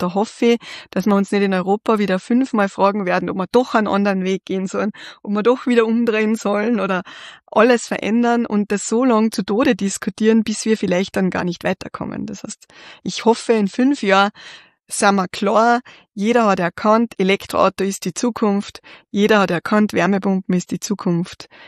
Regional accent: Flachau, Salzburg, Austria; Ich bin in Salzburg aufgewachsen, in Flachau, in einem Skigebiet.

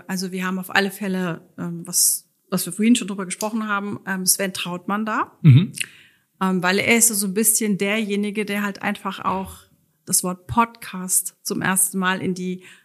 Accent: Limburg an der Lahn, Hesse, Germany; now in Heidelberg, Germany; Ich komme aus Hessen. Ich komme aus Limburg an der Lahn. Und da habe ich tatsächlich dann meinen Mann kennengelernt und bin dann hierher gekommen.

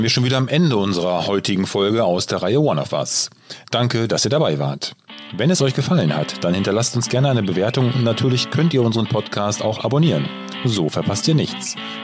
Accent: Northern Germany, Germany; wie ich als Norddeutscher sage

